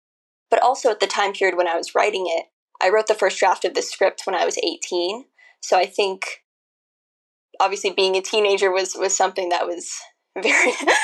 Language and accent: English; Colorado, United States; I grew up in Colorado, and now I'm based in California